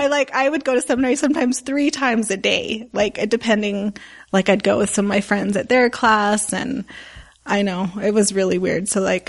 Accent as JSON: {"language": "English", "town": "Salt Lake City", "region": "Utah", "country": "United States", "tie": "born or raised there", "said": "But yeah, so I grew up in Salt Lake in the Sugar House area."}